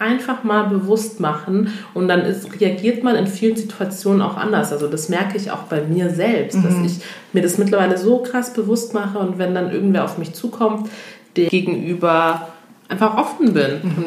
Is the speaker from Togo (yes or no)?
yes; Togo; also ich komme ja ursprünglich aus Togo